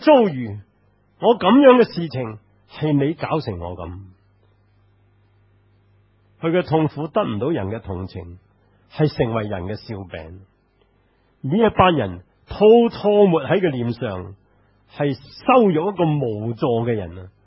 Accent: Hong Kong; 即是我们香港人叫保释

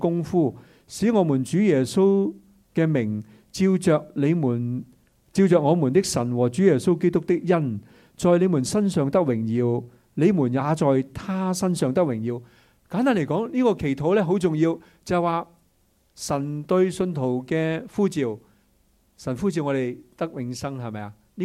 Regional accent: China; 所以我们中国人初一我就做十五

